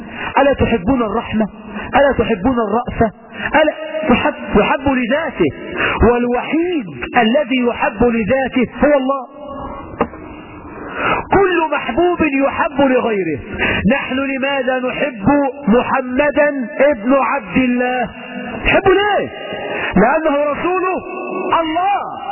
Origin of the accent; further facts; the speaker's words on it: Egypt; اللهم اجعل بلدنا مصر آمنة مطمئنة رخاء سخاء وسائر بلاد المسلمين.